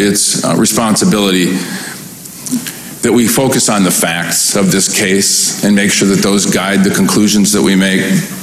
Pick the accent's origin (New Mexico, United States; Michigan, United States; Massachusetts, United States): Michigan, United States; Flint; But Flint's my hometown. I grew up in Flint. I raised my children in Flint.